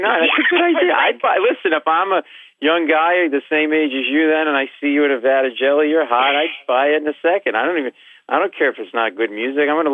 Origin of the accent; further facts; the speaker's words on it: Rhode Island, United States; I'm a Catholic boy. I'm from Rhode Island. I'm Italian.